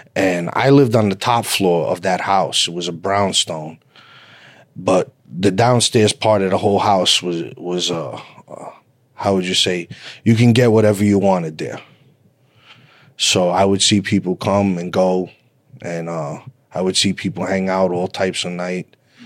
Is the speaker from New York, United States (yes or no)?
yes; Brooklyn, New York, United States; also born or lived in Bronx; I was born in the Bronx, and my mother and father separated. I moved to Brooklyn with my mother, And it was a really bad time in New York. I grew up in Brooklyn in the 80s.